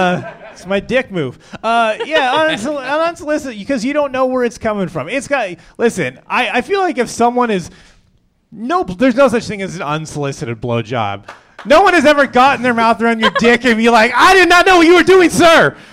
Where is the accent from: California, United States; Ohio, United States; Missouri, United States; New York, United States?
California, United States; Los Angeles; Guess what? I grew up in the LA Unified School District.